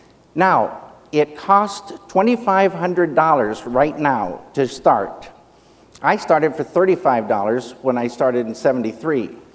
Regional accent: Missoula, Montana, United States; I'm from Missoula, Montana

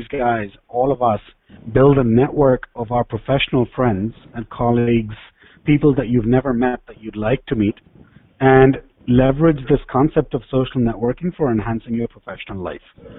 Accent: India; English is a second language; But being Indian, one of the things that I've realized is there's a hidden mission behind this, and that is to showcase India as the global superpower for IT and related services.

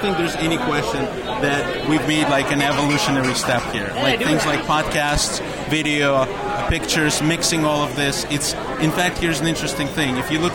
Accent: Ukraine; now in United States; I'm originally from Ukraine. I came here in 1991, went to school here.

